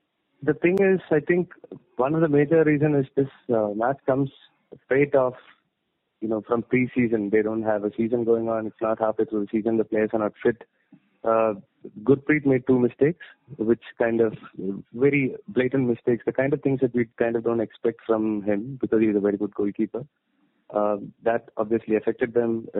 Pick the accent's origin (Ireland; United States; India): India; Kerala; Yeah, I'm from Kerala, but I was in Bangalore.